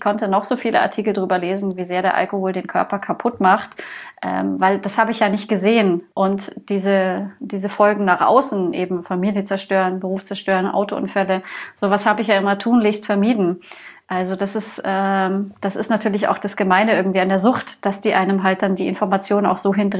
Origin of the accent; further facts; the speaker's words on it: Bavaria, Germany; ich komme hier aus Bayern